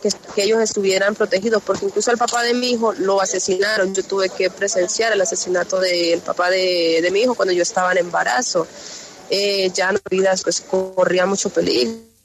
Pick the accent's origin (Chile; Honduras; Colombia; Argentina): Colombia; moved away; Yo me fui de Colombia porque yo soy del...